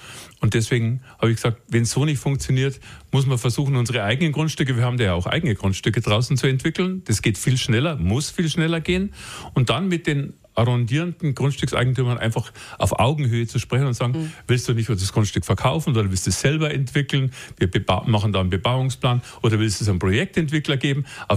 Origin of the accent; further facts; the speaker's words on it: Munich, Bavaria, Germany; Meine Heimat und tatsächlich die schönste Stadt, die es in Deutschland, fast in Europa gibt.